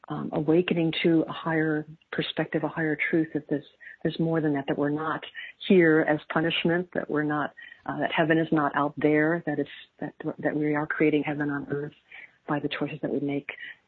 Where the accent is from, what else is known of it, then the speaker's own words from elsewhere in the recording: Chicago, Illinois, United States; Even though I grew up in Chicago, I would go to the lake